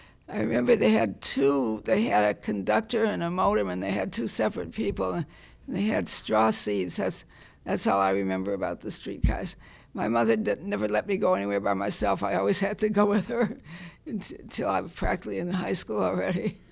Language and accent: English; Cleveland Heights, Ohio, United States; Well, I was from Cleveland Heights, actually, and I was very happy with the city.